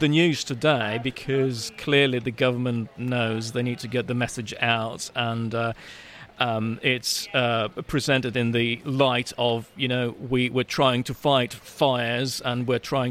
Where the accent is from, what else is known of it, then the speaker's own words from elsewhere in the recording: Ukraine; I grew up in Ukraine, and that's what comes with the territory, if you like.